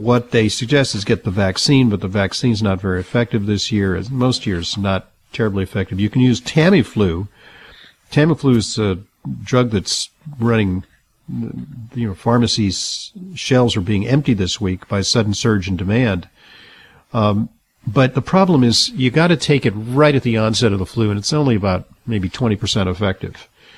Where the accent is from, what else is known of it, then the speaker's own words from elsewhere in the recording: Santa Monica, California, United States; The emergency room at UCLA Medical Center at Santa Monica, my hometown where I grew up, typically treats about 140 patients a day.